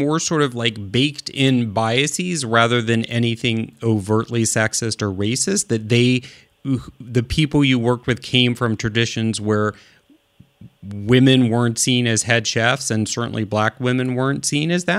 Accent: Midwest, United States; because I grew up in the Midwest.

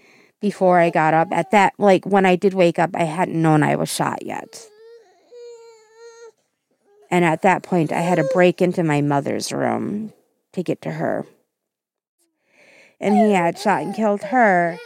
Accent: Wisconsin, United States; I am from Central Wisconsin area.

